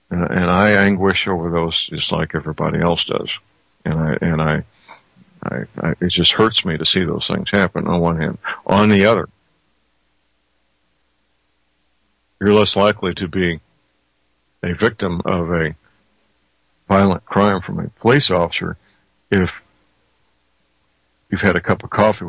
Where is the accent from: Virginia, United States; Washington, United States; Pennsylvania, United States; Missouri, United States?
Missouri, United States; St. Louis; My hometown, St. Louis, is an example